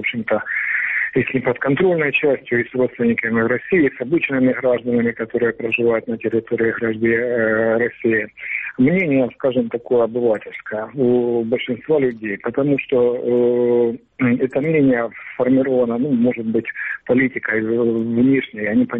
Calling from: Sievierodonetsk, Luhansk Oblast, Ukraine; Северодонецк, Луганская область.

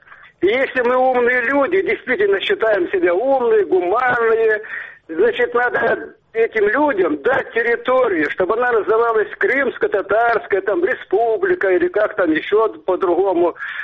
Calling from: Crimea, Ukraine; Я с Крыма звоню.

